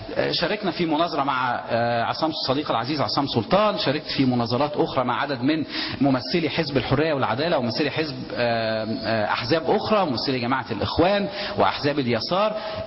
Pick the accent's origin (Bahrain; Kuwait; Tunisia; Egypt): Egypt; لان نظام رئاسي صنع عندنا في مصر